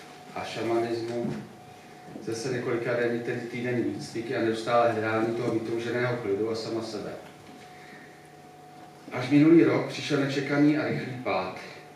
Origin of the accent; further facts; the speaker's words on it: Šumperk, Olomouc Region, Czechia; S bráchou jsme zašli na bohoslužbu bratrské církve Šumperku, v mém rodném městě.